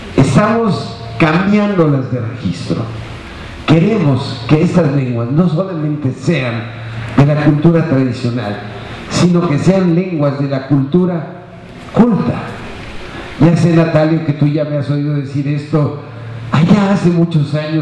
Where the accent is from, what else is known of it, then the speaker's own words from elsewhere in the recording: Mexico; Y es patrimonio mío en cuanto mexicano.